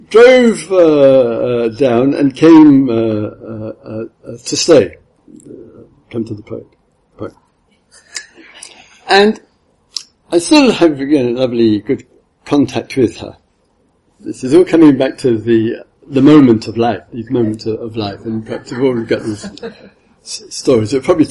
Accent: England, United Kingdom; I'm English after all, if you know.

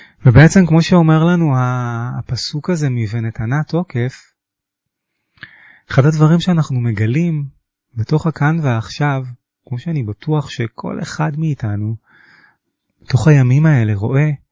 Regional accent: Holon, Tel Aviv District, Israel; also born or lived in Kfar Saba; שנולדתי לפני כך וכך, 48 כמעט שנים בכפר סבא, גדלתי בחולון

